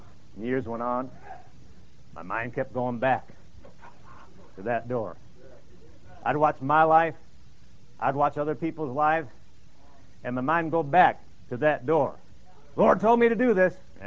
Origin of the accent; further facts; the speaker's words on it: Illinois, United States; I grew up in Illinois, and after I got saved, about just a few months after I got saved, I went off to a Bible college in East Peoria, Illinois.